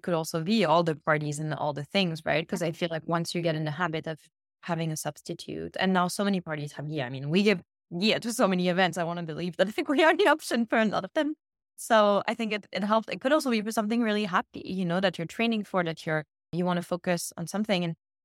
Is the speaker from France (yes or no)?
yes; France; it's always the opposite growing up in France, which is like any excuse to celebrate.